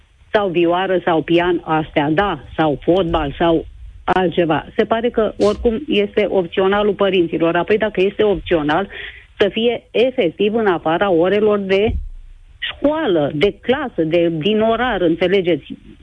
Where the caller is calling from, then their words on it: Râmnicu Vâlcea, Vâlcea County, Romania; sunt din Râmnicu Vâlcea.